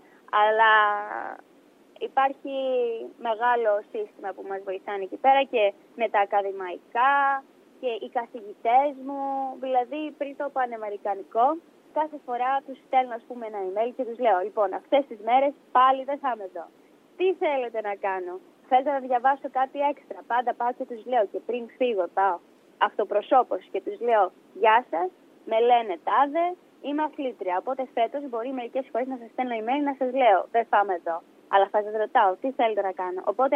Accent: Greece; also born or lived in Miami, United States; είμαι από το Μαϊάμι. Δεν είχα ζήσει πριν πάω, βέβαια. Οπότε εντάξει, και πάλι όταν πήγα ήταν διαφορετικό για μένα, γιατί όλα μου τα χρόνια τα είχα ζήσει στην Ελλάδα.

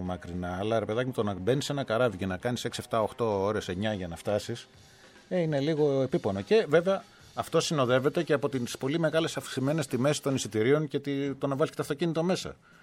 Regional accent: Acheron, Epirus, Greece; Από τον Αχέροντα.

